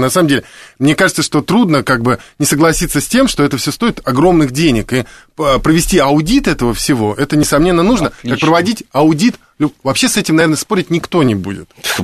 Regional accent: Moscow, Russia; born there; я родился в Москве 43 года назад

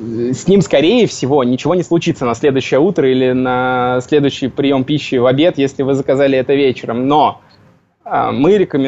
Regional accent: Saint Petersburg, Russia; потому что я сам из Санкт-Петербурга

